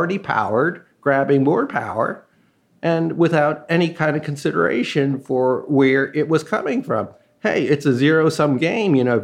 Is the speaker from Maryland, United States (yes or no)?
no; New York City, New York, United States; You know, I grew up here in New York, and of course, you can't help but go through bad neighborhoods.